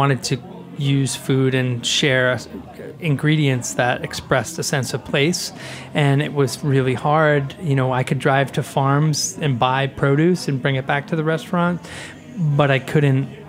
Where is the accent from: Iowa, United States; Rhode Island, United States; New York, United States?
Rhode Island, United States; You know, I grew up in Rhode Island on the coast